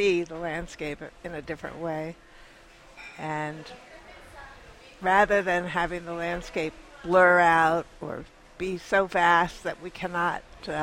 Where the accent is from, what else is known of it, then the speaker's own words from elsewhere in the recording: New Jersey, United States; also born or lived in Massachusetts; Actually, I'm from New Jersey.